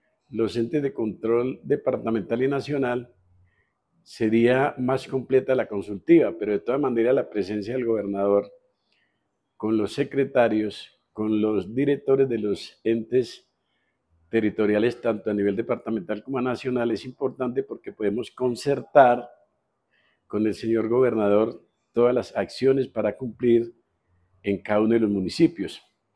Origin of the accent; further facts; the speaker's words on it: Supía, Caldas, Colombia; yo vengo del municipio de Supía, un municipio afectado por las inundaciones, las vías colapsadas, las veredas incomunicadas